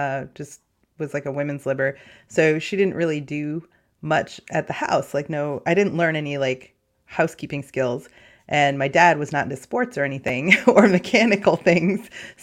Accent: Ireland; I'm legitimately Irish with passport and everything.

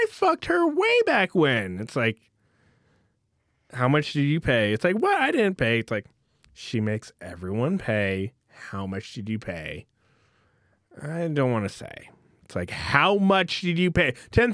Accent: North Dakota, United States; also born or lived in Stockton, Missouri / Rexburg, Idaho; I'm not. I'm from North Dakota. North Dakota

